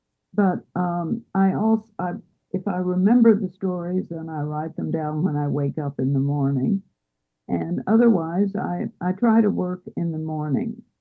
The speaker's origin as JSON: {"language": "English", "country": "United States", "said": "But I have to go back to America, and I am an American."}